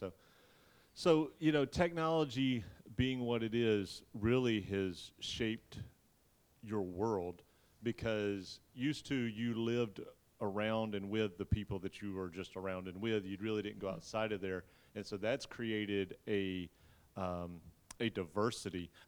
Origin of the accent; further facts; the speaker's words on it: Atlanta, Georgia, United States; I grew up growing up in Atlanta in the late 70s, early 80s as just a little kid.